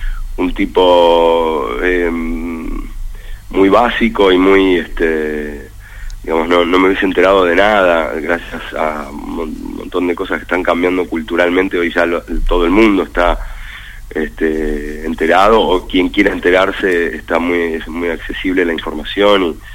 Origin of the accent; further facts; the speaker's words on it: Buenos Aires, Argentina; en mi caso, yo soy muy porteño, muy argentino